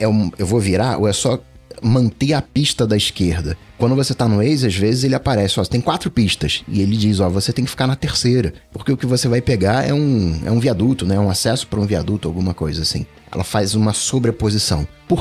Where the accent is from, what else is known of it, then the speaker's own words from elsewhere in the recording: Rio de Janeiro, Brazil; Cara, eu sou carioca, né?